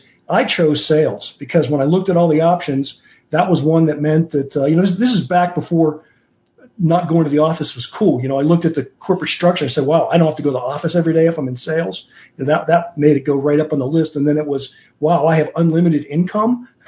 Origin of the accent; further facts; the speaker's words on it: Pennsylvania, United States; I grew up in Western Pennsylvania. My grandparents were coal miners and railroaders. So that's kind of the background I grew up in.